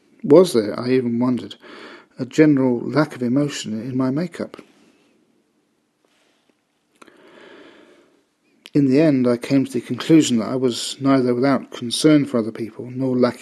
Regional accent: England, United Kingdom; my cultural conditioning as an Englishman

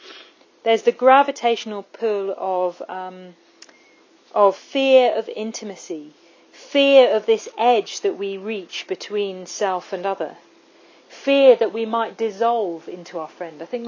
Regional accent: England, United Kingdom; I'm English and I'm Southern. It's a burden.

